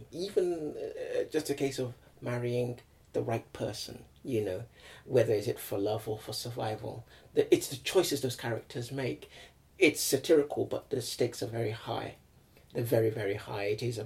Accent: Nigeria; also born or lived in England; when I was growing up in Nigeria.

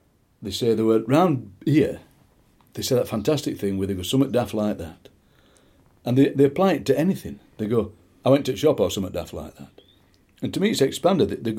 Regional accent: Yorkshire and the Humber, United Kingdom; after all these years on radio, get people taking the mickey out of my accent, get people writing to me, get people saying, you can't talk like that on radio. You get a lot of that. The professional Yorkshireman thing

